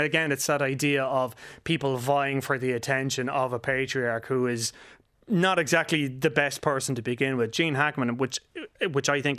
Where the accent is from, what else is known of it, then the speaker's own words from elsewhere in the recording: Clane, Leinster, Ireland; I'm from Clane. I've lived near where the Guinness compound was and all the rest of it, and Leixlip and stuff like that.